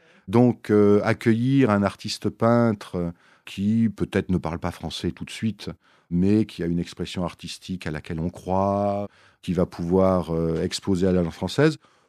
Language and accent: French; Grand Est, France; born there; Je suis né en Lorraine. Je suis né en Lorraine.